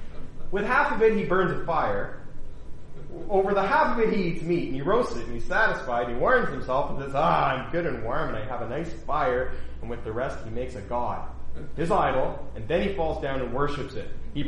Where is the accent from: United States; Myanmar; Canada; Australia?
Canada; But as a Canadian, I've been watching the medal counts go up and up for Canadians.